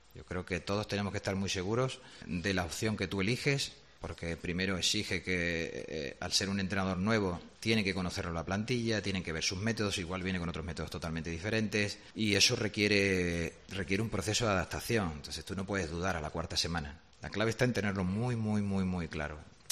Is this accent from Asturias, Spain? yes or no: no; Hinojosa del Duque, Andalusia, Spain; now in Seville, Spain; pero yo soy un hombre de retos. Abandono mi pueblo, Hinojosa del Duque, me voy a Sevilla a buscarme la vida.